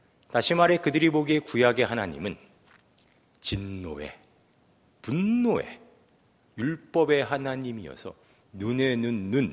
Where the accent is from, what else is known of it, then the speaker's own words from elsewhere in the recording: South Korea; 여러분과 저는 한국인이고 우리는 한국교회의 신자입니다.